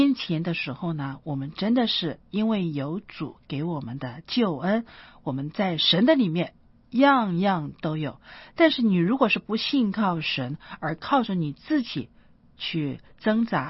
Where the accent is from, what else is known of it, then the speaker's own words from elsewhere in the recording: China; 我们中国人有一个很好的习惯，就是节俭存钱的习惯